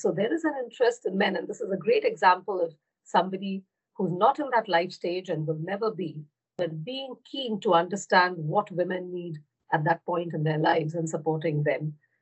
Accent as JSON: {"language": "English", "country": "India", "tie": "born or raised there", "also_born_or_lived": "Europe", "second_language": "English", "said": "as I mentioned, I grew up in India, but worked in Europe and was acquired into a new company, a French company, although I didn't speak the language or know anything about it."}